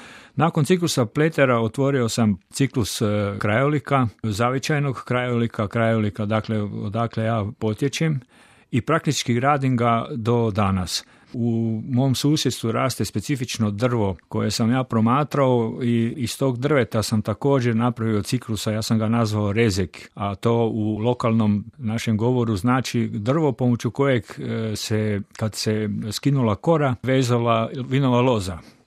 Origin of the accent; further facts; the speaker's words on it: Ludbreg, Varaždin County, Croatia; born there; Da, rođen sam u Ludbregu